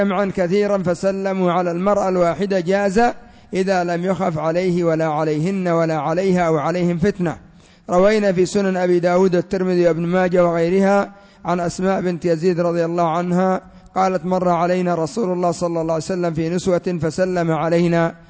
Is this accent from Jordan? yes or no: no; Yemen; عندنا في اليمن يطلقون على السلام المصافحة